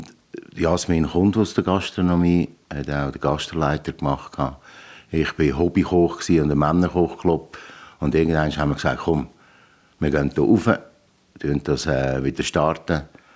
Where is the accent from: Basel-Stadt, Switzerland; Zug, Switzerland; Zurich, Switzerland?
Zug, Switzerland; Ja, meiner alten Heimat im Kanton Zug. Ich bin auch sehr ländlich aufgewachsen, auf einem Bauernhof.